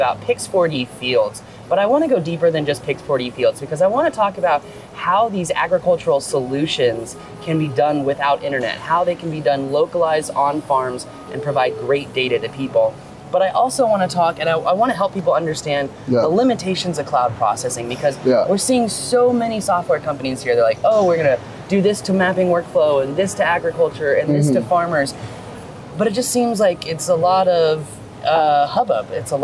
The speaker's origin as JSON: {"language": "English", "country": "India", "said": "I am Indian."}